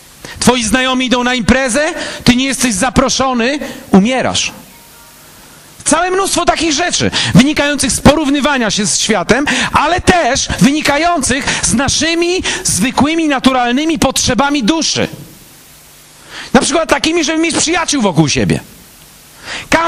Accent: Elbląg, Warmian-Masurian Voivodeship, Poland; bo ani ja z Warszawy, tylko gdzieś z Elbląga, prawda?

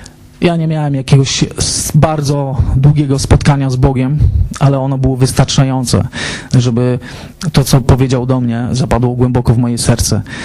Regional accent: Rzeszów, Subcarpathian Voivodeship, Poland; now in Warsaw, Poland; Mieszkałem wtedy w Rzeszowie. Pochodzę z Rzeszowa. Od prawie 3 lat jestem tutaj w Warszawie

